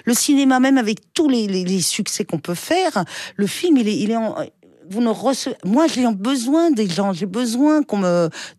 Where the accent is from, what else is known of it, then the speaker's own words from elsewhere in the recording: France; je suis une petite Française lambda